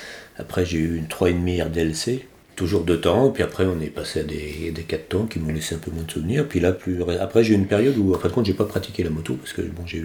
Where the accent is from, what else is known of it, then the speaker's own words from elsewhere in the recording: Angers, Pays de la Loire, France; now in Orléans, France; Non, en fait, moi, je suis originaire de la région d'Angers, mais bon, je suis venu pour le travail habiter sur la région d'Orléans.